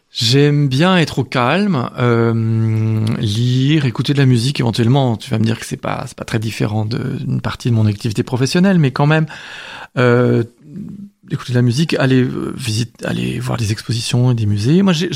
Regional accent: Geneva, Switzerland; l'opportunité de diriger l'opéra de ma ville natale à Genève, le Grand Théâtre, donc je vais retourner en Suisse.

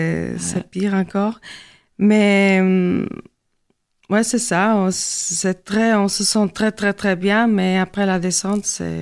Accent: Portugal; French is a second language; je suis professeure de portugais parce que je suis portugaise. Je suis aussi diplômée en art plastique, mais au Portugal.

